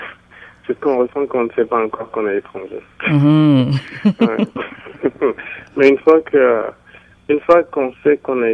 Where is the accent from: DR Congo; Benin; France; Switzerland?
Benin; Ils m'ont dit, non, toi, tu n'es pas béninois. Puis je leur ai dit, ah, si, okay.